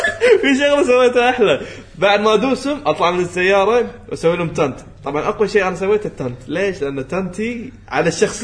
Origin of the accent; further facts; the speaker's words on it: Kuwait; انا كويتي